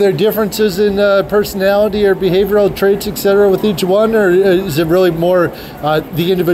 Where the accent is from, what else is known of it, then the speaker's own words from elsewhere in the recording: Detroit, Michigan, United States; So I grew up near Detroit, Michigan, big city, and I am not a farm expert.